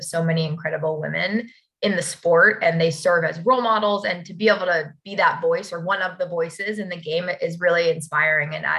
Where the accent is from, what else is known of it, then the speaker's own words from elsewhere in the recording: New Hampshire, United States; I am originally from New Hampshire, so that is my roots. I grew up in New England for 18 years, and I went to UVA.